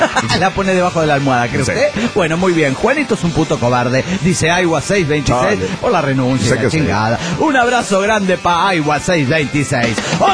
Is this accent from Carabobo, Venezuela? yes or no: yes; Valencia, Carabobo, Venezuela; de Valencia, Venezuela.